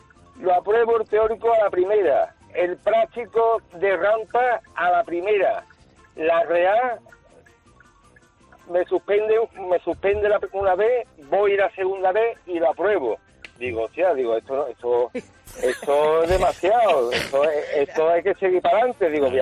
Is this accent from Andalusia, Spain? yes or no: yes; Seville, Andalusia, Spain; now in Utrera, Spain; Le llamo desde Sevilla. Yo vivo en Utrera ahora, pero yo soy de Sevilla, de toda la vida.